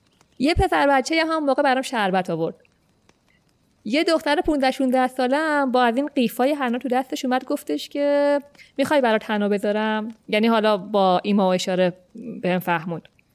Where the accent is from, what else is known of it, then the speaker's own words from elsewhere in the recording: Iran; گفتم من ایرانیم.